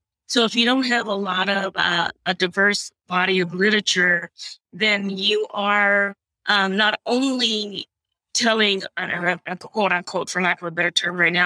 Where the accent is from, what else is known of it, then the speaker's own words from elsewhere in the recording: Shreveport, Louisiana, United States; And I grew up in Shreveport, Louisiana, and, you know, we were really poor, not a great home life.